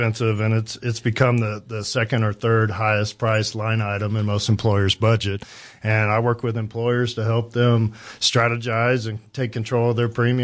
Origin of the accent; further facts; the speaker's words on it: Independence, Kansas, United States; I grew up in Independence, Kansas, and then I went to Pittsburgh State and played football, moved here in 1999